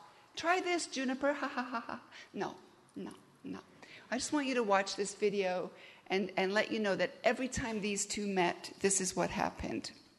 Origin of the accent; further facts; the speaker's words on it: Kenya; some are from Canada, some are from the United States, I'm from Kenya, my mom's in Wales.